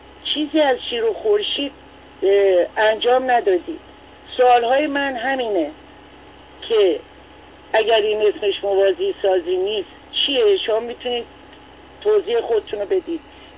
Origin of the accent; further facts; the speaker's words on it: Iran; من به عنوان یک ایرانی